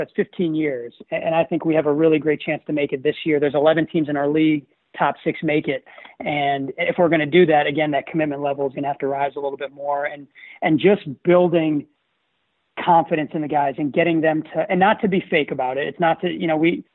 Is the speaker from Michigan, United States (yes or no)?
no; Minnesota, United States; Being a head coach at a really strong Division III school in my hometown, it made so much sense. And I have coaches here in Minnesota